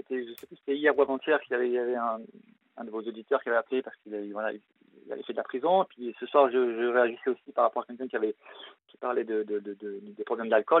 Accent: Marseille, Provence-Alpes-Côte d'Azur, France; now in Alsace, France; Marseille. Je suis marseillais. Alors, j'ai perdu l'accent parce que maintenant je suis installé en Alsace, mais sinon je suis marseillais.

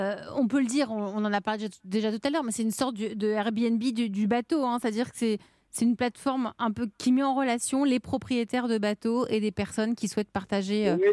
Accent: Bayonne, Nouvelle-Aquitaine, France; Mais la côte basque. En plus, je suis de là-bas, voilà. Moi, donc ça va. Je suis de la Bayonne.

